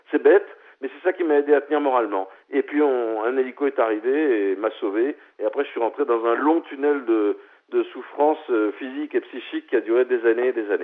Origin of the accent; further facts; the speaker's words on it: Toulouse, Occitanie, France; chez moi à Montaudran, figurez-vous, qui est quand même l'escale de l'aéropostale.